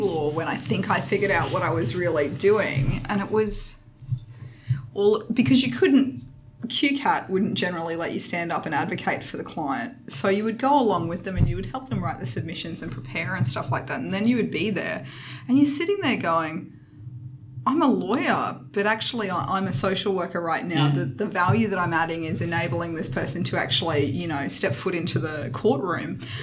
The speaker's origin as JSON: {"language": "English", "town": "Caboolture", "region": "Queensland", "country": "Australia", "tie": "born or raised there", "said": "I grew up in Caboolture and what was me kind of task."}